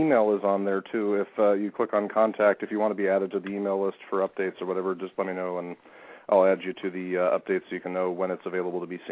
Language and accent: English; United States; because, you know, I'm an American